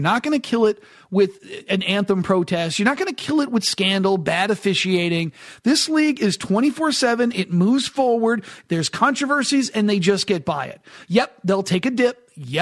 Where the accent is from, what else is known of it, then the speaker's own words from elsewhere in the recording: New Hampshire, United States; and I know a zillion of them because I grew up in New Hampshire, they revel in that.